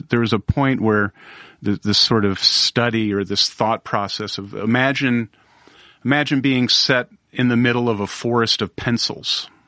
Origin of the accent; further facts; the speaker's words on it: Milwaukee, Wisconsin, United States; cool stuff that's going on around Nashville and in my hometown of Milwaukee and really beyond.